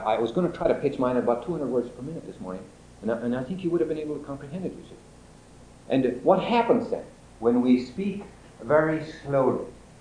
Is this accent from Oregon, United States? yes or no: no; California, United States; I'm from California